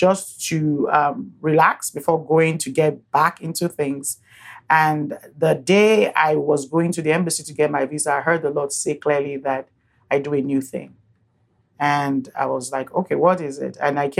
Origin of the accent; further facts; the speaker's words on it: Benin City, Edo, Nigeria; Growing up in Benin, Nigeria